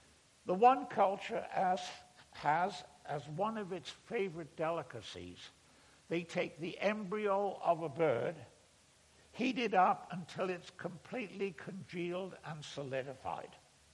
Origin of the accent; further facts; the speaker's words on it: United Kingdom; I grew up in Britain near what was a huge Roman fortress, one of the three big ones.